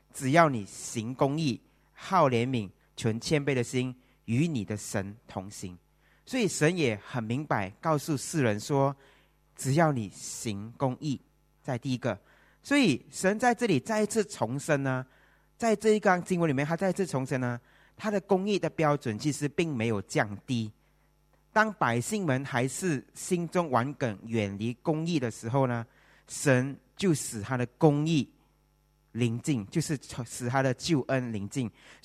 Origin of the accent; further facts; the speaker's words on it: Malaysia; now in Singapore; 因为我是马来西亚人，我是在这里得了永久居民。